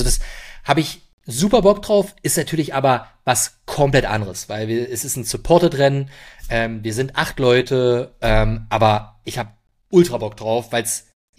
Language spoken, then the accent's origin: German; Magdeburg, Saxony-Anhalt, Germany; Ich komme ja aus Magdeburg, ich lebe hier. Von daher habe ich da auch eine große Heimatverbundenheit